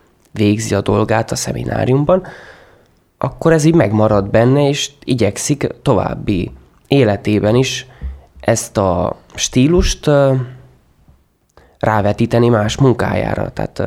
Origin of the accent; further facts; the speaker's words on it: Partium, Romania; nálunk Párciumban ezt máshogy mondják